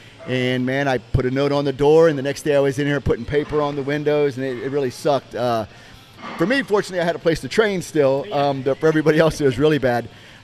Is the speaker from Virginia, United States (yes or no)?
yes; Virginia, United States; moved away as an adult; I ended up finding myself down here in North Carolina because I was originally from Northern Virginia. And so I moved down here in 1996